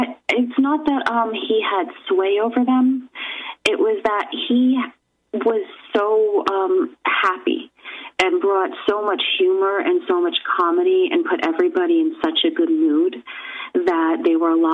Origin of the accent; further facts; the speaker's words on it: New York, United States; this was growing up in New York